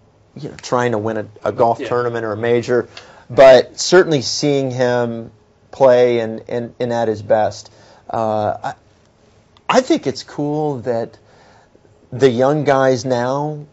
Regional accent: Texas, United States; And even for me, being a Texan, going back to Ben Hogan and Byron Nelson

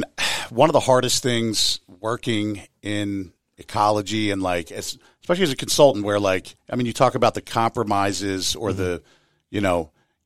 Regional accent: Pennsylvania, United States; the house that I grew up in Delco, every single tree in the yard is either a Norway spruce or a Norway maple.

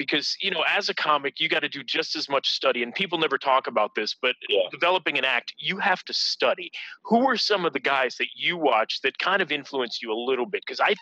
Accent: Florida, United States; born there; I was born in Florida, and my whole life I've been hearing, well, Florida's not the South.

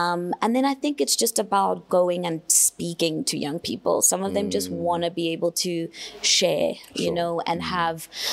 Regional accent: Diepsloot, Gauteng, South Africa; I come from Deep Sloot, I don't know, you know.

